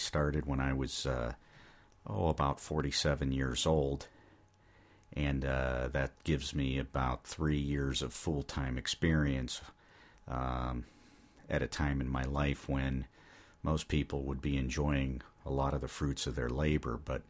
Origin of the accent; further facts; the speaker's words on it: Struthers, Ohio, United States; I grew up in Struthers, Ohio. I am now 50 years old.